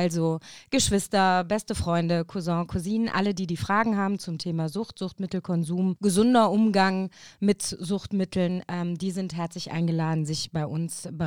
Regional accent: Beggendorf, North Rhine-Westphalia, Germany; Also, ich komme ursprünglich aus Beggendorf. Das ist so ein kleines Käffchen bei Basweiler, gehört noch in die Städteregion Aachen.

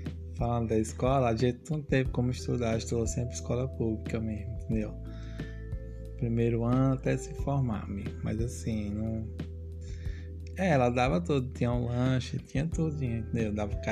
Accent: São Brás, Alagoas, Brazil; born there; esposo da Ludmilla, sou nordestino, nascido numa cidade chamada São Brás.

